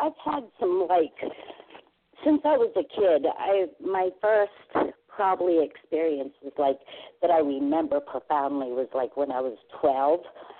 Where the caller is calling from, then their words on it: New Hampshire, United States; I'm calling from New Hampshire.